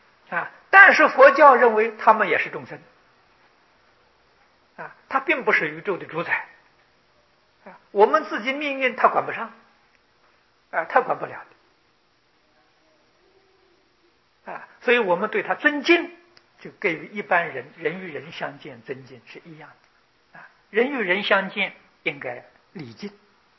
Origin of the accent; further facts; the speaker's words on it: China; 到中国来我们中国人非常欢喜。